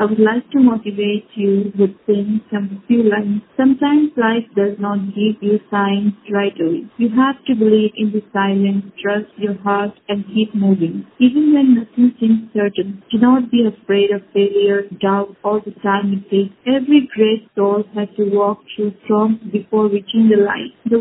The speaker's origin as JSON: {"language": "English", "region": "Rajasthan", "country": "India", "said": "I am a teacher from Rajasthan."}